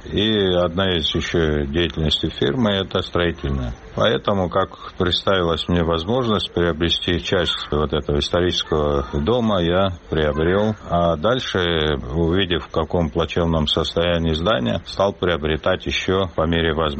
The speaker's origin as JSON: {"language": "Russian", "town": "Sukhumi", "region": "Abkhazia", "country": "Georgia", "tie": "born or raised there", "said": "как человек, родившийся в городе Сухум, в его исторической части, я вот детство провел на Сухумской горе"}